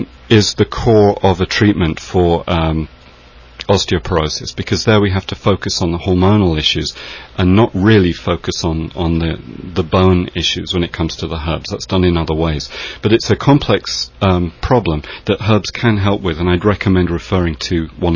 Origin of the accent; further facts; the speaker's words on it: England, United Kingdom; accent: English; My English accent, I don't know if I'm pronouncing that right.